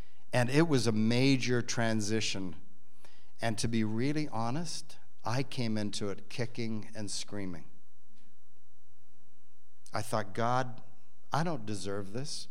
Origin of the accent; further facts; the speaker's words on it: Zimbabwe; born there; You know, I was born in Zimbabwe.